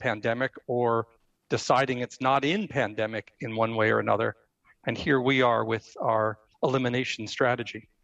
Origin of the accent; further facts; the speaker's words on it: United States; And being an American, it's easy to think in contrast.